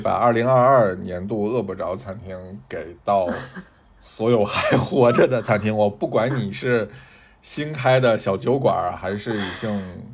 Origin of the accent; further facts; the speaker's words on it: northern China, China; 然后我作为一个北方人，就是春饼卷盒在什么烤鸭我都很喜欢